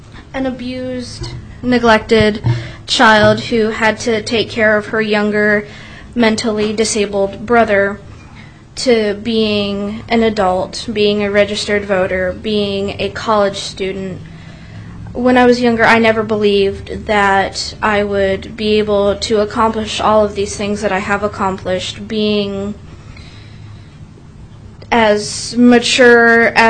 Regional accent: Anchorage, Alaska, United States; from Anchorage, Alaska, currently 19 years old, in my first college semester at University of Alaska Anchorage

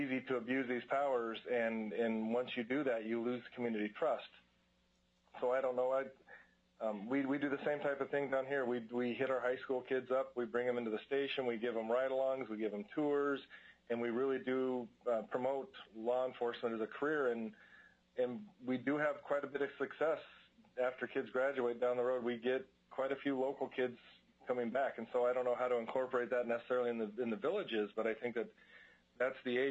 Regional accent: Alaska, United States; I was born and raised in Alaska. I attended high school in here in Ketchikan and later in Kodiak, and attended college in Fairbanks and later graduated out of Anchorage.

